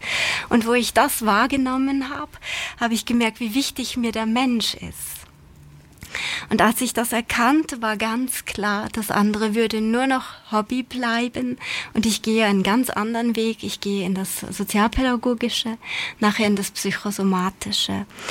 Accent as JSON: {"language": "German", "region": "Hesse", "country": "Germany", "tie": "born or raised there", "lives_now": "St. Gallen, Switzerland", "said": "Ja, ich bin gebürtig aus Deutschland, aus dem Taunus. Ich bin in einer Großfamilie groß geworden mit Opa, Oma, Mama, Tante, Cousins und ich."}